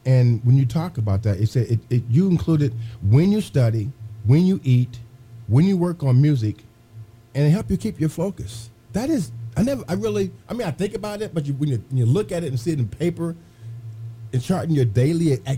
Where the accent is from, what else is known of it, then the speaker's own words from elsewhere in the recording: Terre Haute, Indiana, United States; You did go back and you finished and got your degree from Indiana State University, my hometown of Terre Haute, Indiana.